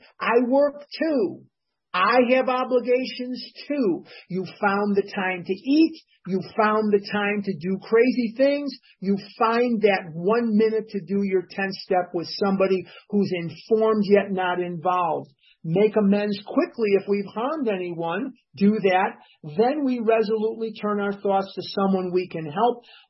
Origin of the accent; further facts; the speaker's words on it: Chicago, Illinois, United States; I'm from Chicago, and if you've ever seen the movie The Goodbye Girl